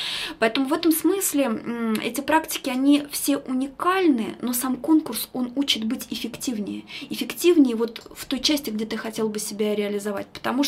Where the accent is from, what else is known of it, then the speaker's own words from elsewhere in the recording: Adygea, Russia; особенно если мы из Адыгеи, много проектов связаны с очисткой родников